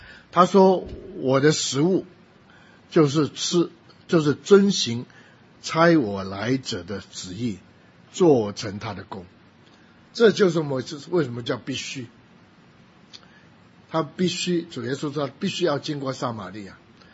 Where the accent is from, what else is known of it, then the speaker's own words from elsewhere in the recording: Guangzhou, Guangdong, China; 然后我是广州人